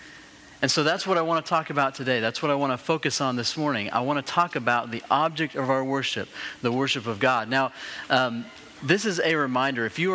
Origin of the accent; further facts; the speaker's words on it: Colorado, United States; You know, I grew up in Colorado.